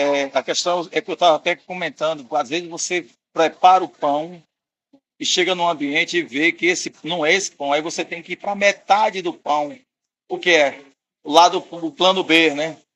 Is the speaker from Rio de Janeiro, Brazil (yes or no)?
no; Salvador, Bahia, Brazil; also born or lived in Recife; Eu digo que eu sou de Salvador, mas eu nasci em Recife.